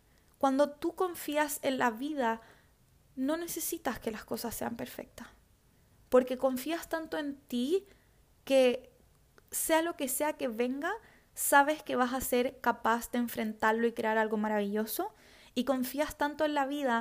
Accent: Chile; Yo soy de Chile, ustedes saben

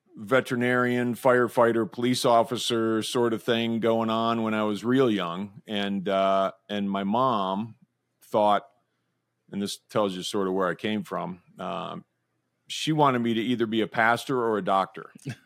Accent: Midwest, United States; I grew up in the Midwest, and I was the son of a my dad was a mechanic

